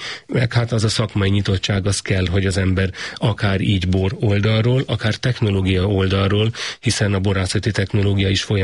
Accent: Tapolca, Veszprém County, Hungary; born there; also born or lived in Budafok / Eger; Hát Tapolcán születtem, de a szakmát már igazából az egyetem, a budafoki iskolát végeztem

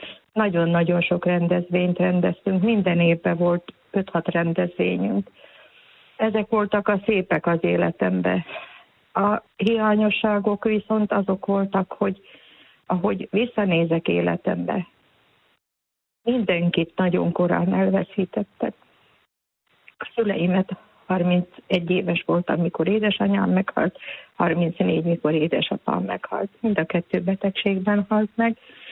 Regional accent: Slovakia; annak ellenére, ugye, hogy felvidéken élünk. De igen. Hát szívbéli magyarok vagyunk

